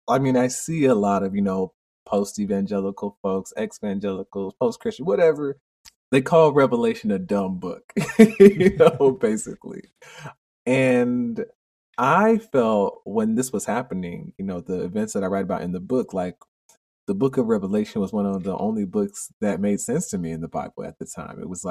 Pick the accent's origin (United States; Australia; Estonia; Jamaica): Jamaica; Yes, exactly. Right. Yeah. And I was a kid, you know, I was like in second grade or something when I said that.